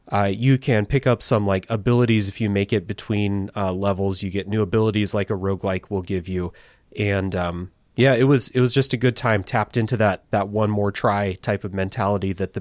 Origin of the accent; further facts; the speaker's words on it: Midwest, United States; I saw Midwest on a big banner, and I was like, I'm from the Midwest.